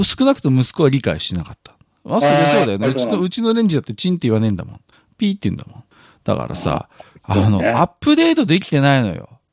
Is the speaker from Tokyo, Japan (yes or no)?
no; Iwate, Japan; 岩手は大変なんだから、今それでも。